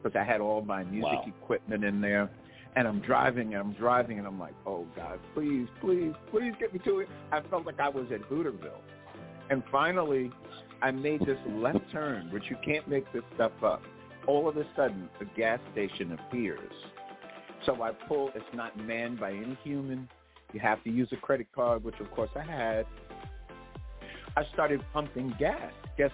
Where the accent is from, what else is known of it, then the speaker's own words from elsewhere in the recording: Long Island, New York, United States; now in Las Vegas, United States; Well, I'm originally from New York. As I was mentioning, I'm from a small tribe on Long Island, Shinnecock, Native American. And I moved from New York. I found my way to Las Vegas